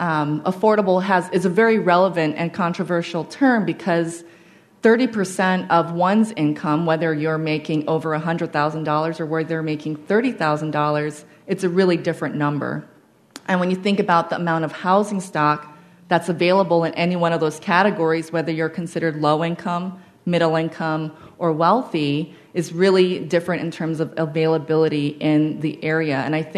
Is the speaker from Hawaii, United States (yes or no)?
yes; Honolulu, Hawaii, United States; I'm from Honolulu, Hawaii, and I spent most of my life living on the other coast, not the middle coast, of the United States.